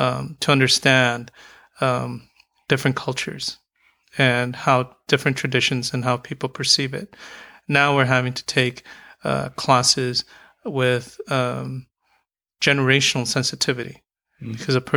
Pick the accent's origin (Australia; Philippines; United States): Philippines